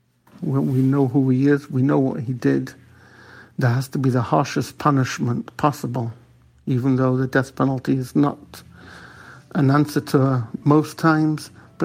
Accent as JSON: {"language": "English", "town": "Manchester", "region": "North West England", "country": "United Kingdom", "tie": "born or raised there", "moved": "yes", "lives_now": "United States", "said": "I grew up in Manchester, England, where anti-Semitic attacks growing up in the 70s was not uncommon."}